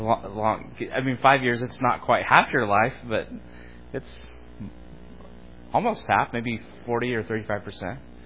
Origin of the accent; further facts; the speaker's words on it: United States; and I think this way a lot as an American, as a middle-aged man